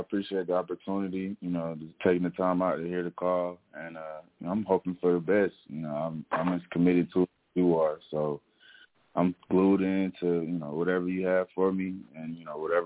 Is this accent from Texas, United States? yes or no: no; Stone Mountain, Georgia, United States; Yeah, so I'm from Stone Mountain, Georgia. Went to Arabian Mountain High School. Played football ever since I was like 5 years old.